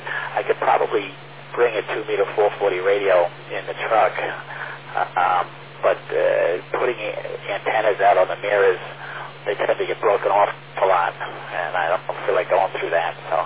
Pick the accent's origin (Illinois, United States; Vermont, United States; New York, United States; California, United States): New York, United States; Levittown; So growing up in Levittown, I went to Levittown schools, and then from 11th to 12th grade, I ended up going to Long Island Lutheran in Brookville, which is just a couple miles up the road.